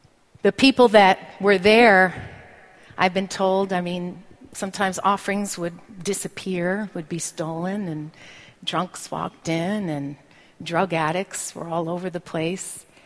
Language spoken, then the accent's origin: English; Brooklyn, New York, United States; born there; I was born in Brooklyn on December 18th, 1969. Long, long time ago. I'm going to be turning 45 this year.